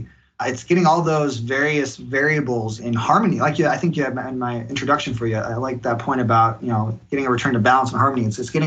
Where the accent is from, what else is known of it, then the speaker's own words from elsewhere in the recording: Germany; now in United States; And in Germany, my home country, they focus more on almost like a modular design